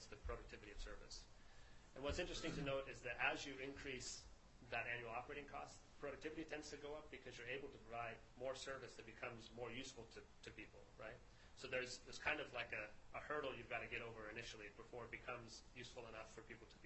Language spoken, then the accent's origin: English; Meridian, Idaho, United States; now in Seattle, United States; So I grew up here. I went to Meridian High School. I grew up in the Treasure Valley. Went to Meridian High School and began my transit career at Valley Regional Transit back in 2003